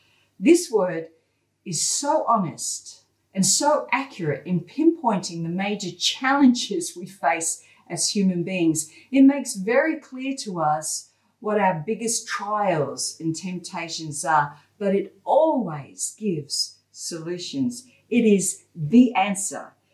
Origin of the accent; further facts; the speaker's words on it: England, United Kingdom; accent: Australian; now in Australia; my accent changed without me even thinking about it. So much so that when I went back to England 45 years later, I was an Aussie. And I was proud of my Aussie accent.